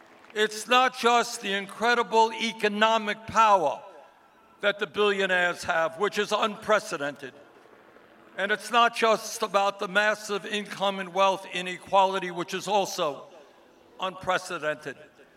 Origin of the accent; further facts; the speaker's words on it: Vermont, United States; Now, Alexandria comes from New York City. I come from Vermont. We've come a long way here.